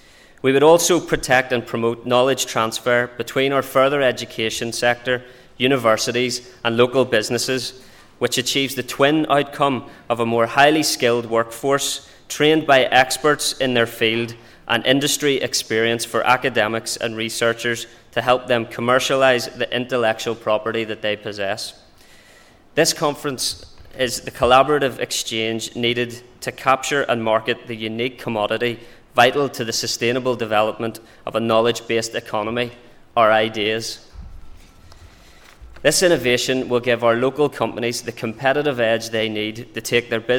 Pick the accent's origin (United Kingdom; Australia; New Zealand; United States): United Kingdom; Belfast, Northern Ireland; As someone who was born and raised in East Belfast, a constituency renowned for its industry and enterprise, based on a foundation of world-class talent and skills, I know the importance of inspiring and equipping our people to succeed